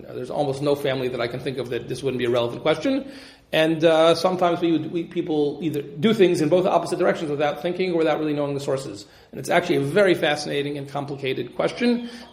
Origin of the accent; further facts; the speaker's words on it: Cincinnati, Ohio, United States; I grew up in Cincinnati, Ohio, where, you know, my elementary school class, we graduated with 7 kids.